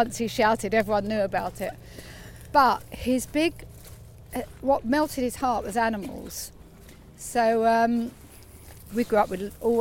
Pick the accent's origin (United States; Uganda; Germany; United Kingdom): United Kingdom; Bushey, East of England; I was from Bushy. Grew up on a council estate in a three-bedroom house with five kids. So I shared a bedroom with my two sisters.